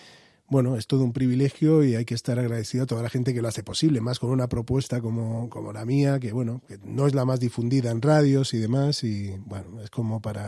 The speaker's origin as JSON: {"language": "Spanish", "town": "Madrid", "region": "Community of Madrid", "country": "Spain", "tie": "born or raised there", "said": "yo soy de Madrid, me he criado en Vallecas, y mis primeros afectos, o gran parte de mis afectos están aquí, ¿no?, y gran parte de mi familia."}